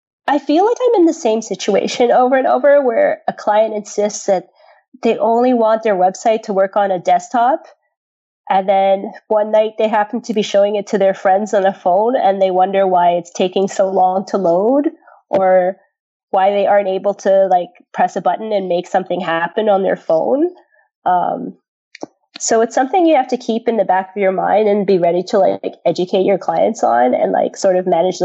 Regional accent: Toronto, Ontario, Canada; if you're only writing, say, English and French, like, because I'm from Toronto

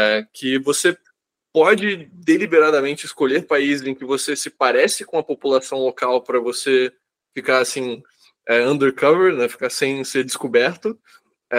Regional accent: Brazil; E daí eu falo que eu sou brasileiro

